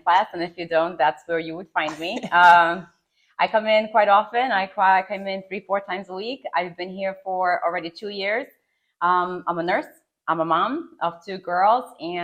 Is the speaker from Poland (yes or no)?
yes; Poland; now in United States; I was born and raised in Poland, obviously.